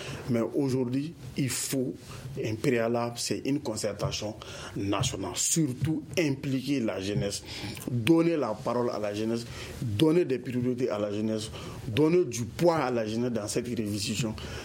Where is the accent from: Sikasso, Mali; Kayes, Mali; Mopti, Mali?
Sikasso, Mali; now in Bamako, Mali; moi, je suis du Ouassoulou.